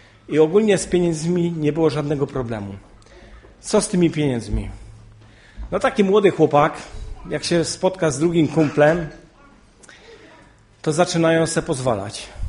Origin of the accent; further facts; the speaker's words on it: Jastrzębie-Zdrój, Silesian Voivodeship, Poland; ja pochodzę z miasta, z Jastrzębia. Ja nie mieszkałem w Wiśle.